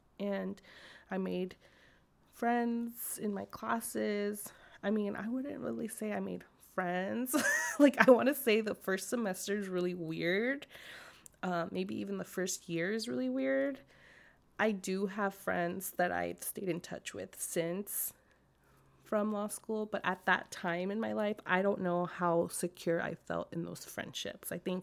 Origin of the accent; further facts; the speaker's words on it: California, United States; also born or lived in East Coast; Like, this is California. Like, this is where I'm from.